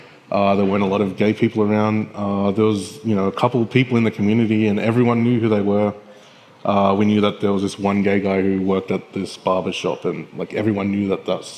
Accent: Bega, New South Wales, Australia; Sure. Bega's a very quiet... if you're a teenager, it's a very boring place to be. There's not a lot to do.

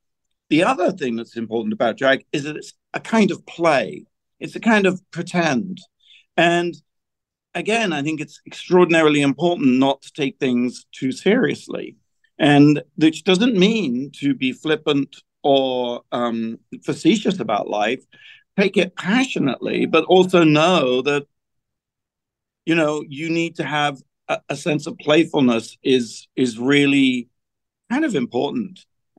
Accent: United Kingdom; which is so often, being British, something that I grew, you know, we always like feeling.

